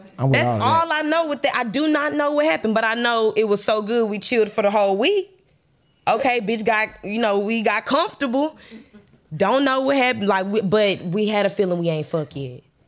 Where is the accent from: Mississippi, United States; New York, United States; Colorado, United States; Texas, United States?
Texas, United States; Galveston; I'm from Galveston.